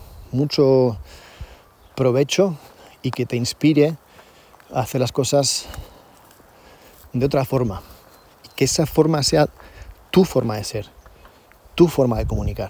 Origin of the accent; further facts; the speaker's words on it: Zamora, Castile and León, Spain; Yo soy de Zamora y había varias en mi barrio, no en mi ciudad.